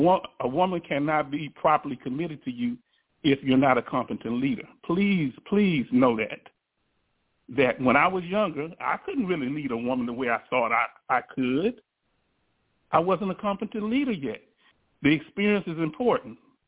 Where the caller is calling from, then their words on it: Richmond, Texas, United States; out of Richmond, Texas.